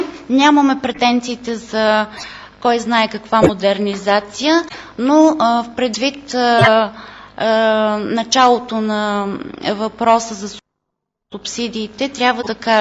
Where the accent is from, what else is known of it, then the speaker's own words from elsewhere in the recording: Pernik Province, Bulgaria; ние реално всички сме фермери от Пернишко, Брезнишко, Трънско